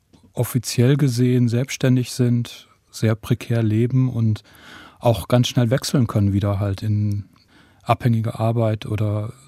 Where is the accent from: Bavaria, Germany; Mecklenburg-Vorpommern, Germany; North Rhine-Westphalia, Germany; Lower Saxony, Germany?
Lower Saxony, Germany; Nordhorn; also das ist, wo ich herkomme, in meiner Heimatstadt Nordhorn, war das in den 70er Jahren so